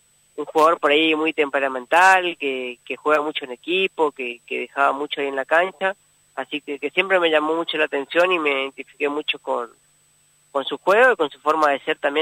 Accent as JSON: {"language": "Spanish", "town": "Puerto Rico", "region": "Misiones", "country": "Argentina", "lives_now": "Posadas, Argentina", "said": "yo soy de la provincia de Misiones, de un pueblito del interior de Misiones, de Puerto Rico. Actualmente me encuentro en Posadas estudiando"}